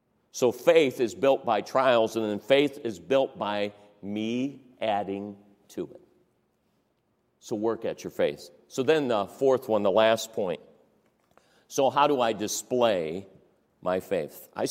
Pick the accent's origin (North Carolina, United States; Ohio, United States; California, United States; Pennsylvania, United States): Ohio, United States; Cleveland; I grew up in Cleveland, Ohio, under Roy Thompson.